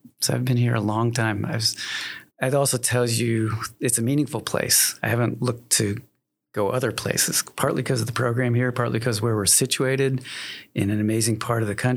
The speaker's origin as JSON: {"language": "English", "town": "Reading", "region": "Pennsylvania", "country": "United States", "tie": "born or raised there", "said": "If you take I-81 south and get on the Pennsylvania Turnpike, I grew up outside Reading, Pennsylvania. And that's a really culturally rich area, Pennsylvania German and a lot of other diversity."}